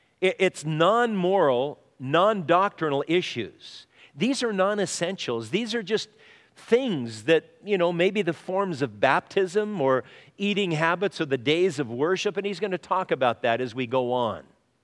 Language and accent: English; Midwest, United States; Where are you from? I'm from the Midwest.